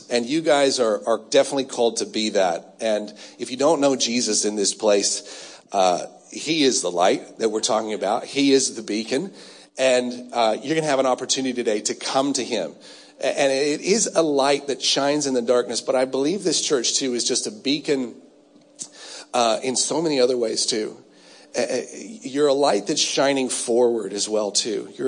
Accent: United States; moved away as an adult; now in Australia; You can tell maybe already by the voice, I am from America.

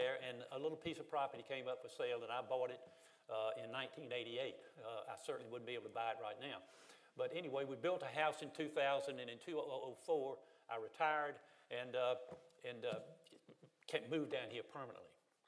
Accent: Atlanta, Georgia, United States; I grew up in Atlanta, as Brian said, and we went to the Cathedral of St. Philip's.

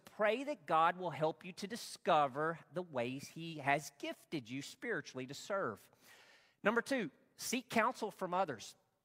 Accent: Arkansas, United States; in service at Providence Baptist Church, Northeast Arkansas, in our small little country church in my hometown that I grew up in.

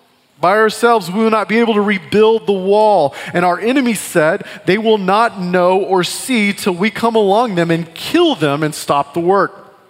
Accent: Texas, United States; I was supposed to pretend like I knew how to grill because I was from West Texas and I was a man.

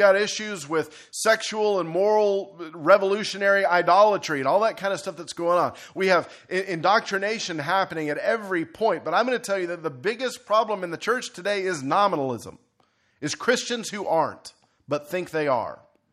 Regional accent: Houston, Texas, United States; because I'm Texan to the bone. I'm Houstonian, for that matter. We don't do snow.

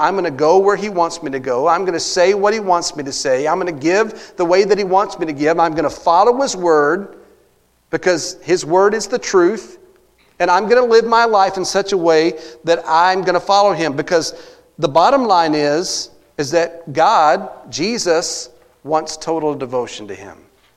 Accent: Texas, United States; a lot of y'all know that I'm from Texas, and for a while I was a youth pastor down there.

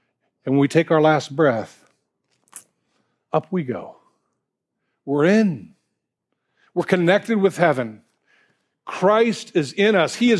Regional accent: Illinois, United States; now in Florida, United States; I remember years ago when my parents moved to Florida, we came from Illinois down to Florida.

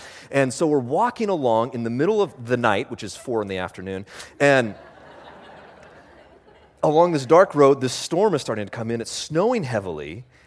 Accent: Homer, Alaska, United States; I grew up in Homer, Alaska. Homer, Alaska is a funny little town.

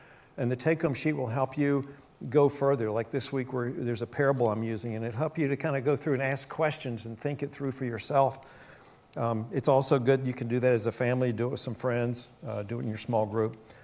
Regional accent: West Virginia, United States; I'm from West Virginia, and I'm fairly simple.

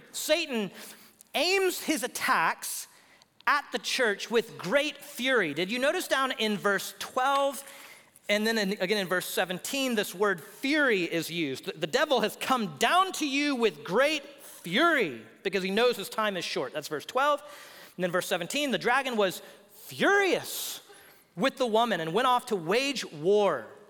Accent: Houston, Texas, United States; I grew up in Houston, where we get hurricanes and we get flood waters.

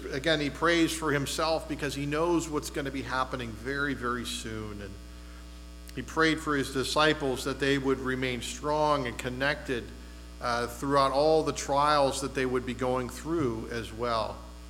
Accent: Erie, Pennsylvania, United States; And, you know, growing up in Erie, just lived 5 blocks away from my elementary school.

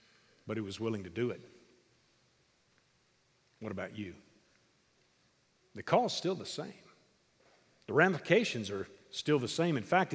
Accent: Kentucky, United States; moved away as an adult; also born or lived in Fort Worth, Texas; I grew up in Kentucky. Lived there for 22 years until I graduated from the University of Kentucky, and then I went to Fort Worth, Texas to work on my master's at Southwestern Seminary.

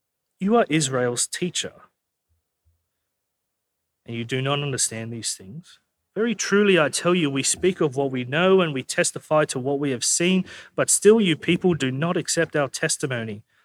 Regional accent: Greystanes, New South Wales, Australia; And growing up in Greystanes, Western Sydney, I didn't come up to the Northern Beaches a lot.

